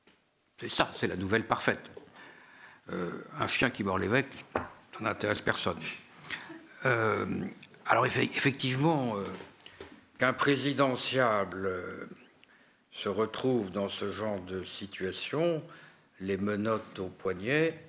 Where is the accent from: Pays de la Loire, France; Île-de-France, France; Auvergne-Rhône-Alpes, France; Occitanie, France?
Île-de-France, France; Paris; born there; parce que je suis né à Paris, dans un quartier bourgeois, sans grande tradition, sans grande particularité.